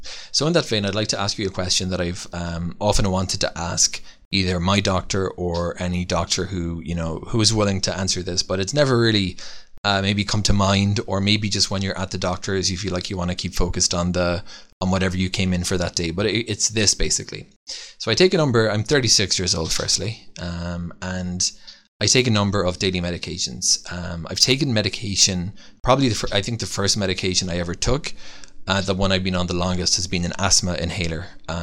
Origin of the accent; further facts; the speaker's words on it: Ireland; now in Israel; Another thing is actually that I grew up in Ireland, and I didn't have the luxury that I have in Israel